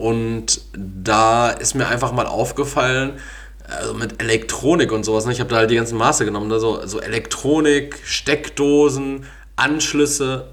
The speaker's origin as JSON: {"language": "German", "town": "Essen", "region": "North Rhine-Westphalia", "country": "Germany", "said": "Ich bin aus Essen"}